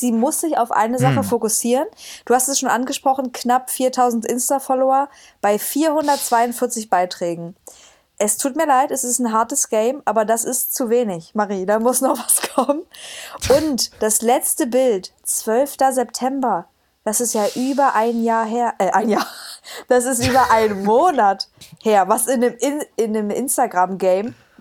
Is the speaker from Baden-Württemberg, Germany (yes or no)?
no; Cottbus, Brandenburg, Germany; Naja, aus Cottbus.